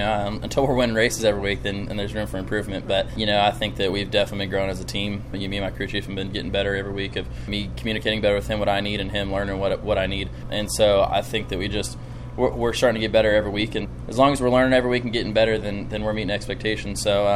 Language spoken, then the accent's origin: English; Bakersfield, California, United States; There's a bakery in my hometown of Bakersfield.